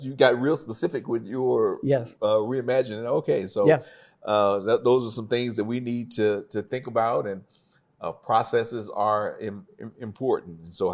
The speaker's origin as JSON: {"language": "English", "region": "Texas", "country": "United States", "said": "I'm from Texas, so you know, University of Texas fan."}